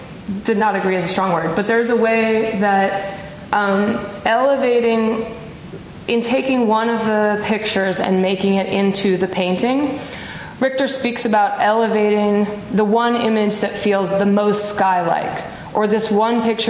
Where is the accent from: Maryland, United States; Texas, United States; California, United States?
Maryland, United States; Baltimore; I'm from Baltimore, Maryland.